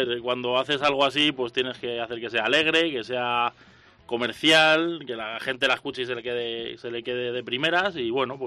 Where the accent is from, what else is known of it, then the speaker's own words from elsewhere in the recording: Villalba, Community of Madrid, Spain; los que somos de Villalba no nos queremos ir a otro lado.